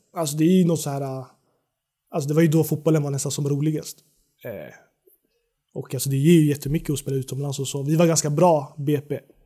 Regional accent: Stockholm, Stockholm County, Sweden; now in Norrköping, Sweden; när jag kom från Stockholm.

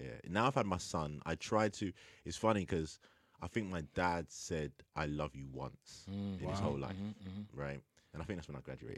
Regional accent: Tottenham, London, United Kingdom; I grew up in a time, like, you know, where I grew up in Tottenham.

